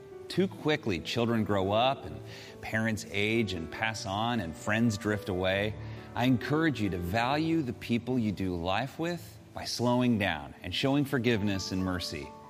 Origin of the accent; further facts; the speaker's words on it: United States; born there; Man, I am lucky that I was born in America, in an industrialized Western free country like this, full of opportunity.